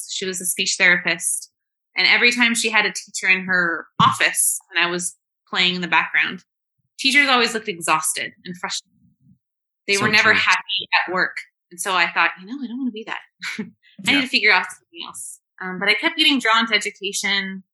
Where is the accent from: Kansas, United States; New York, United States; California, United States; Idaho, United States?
California, United States; moved away as an adult; I am originally from the U.S., born and raised in California, but I have spent 12 years now overseas.